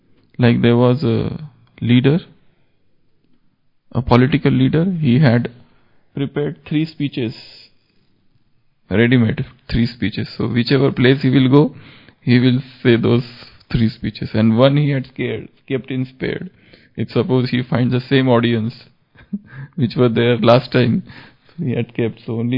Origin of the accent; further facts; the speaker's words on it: India; English is a second language; I felt ashamed that I am from India